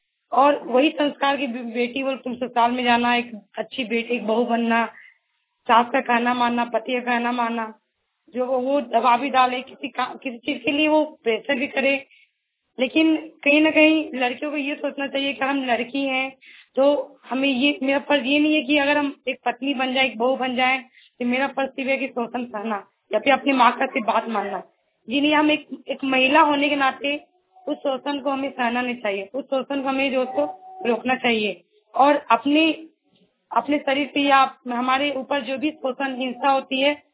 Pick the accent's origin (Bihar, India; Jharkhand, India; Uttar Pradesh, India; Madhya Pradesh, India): Jharkhand, India; Koderma; मैं कोडरमा डिस्ट्रिक्ट से बिलोंग करती हूँ।